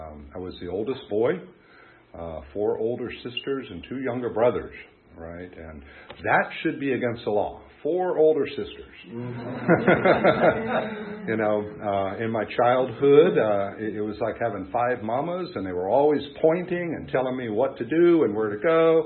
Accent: Phoebus, Virginia, United States; I'm the kid from Phoebus, right?

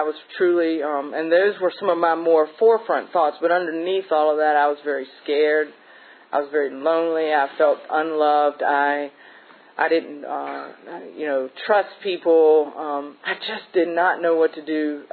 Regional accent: Victoria, Virginia, United States; within a week, I'm out partying and with people that I grew up with in Victoria, Virginia.

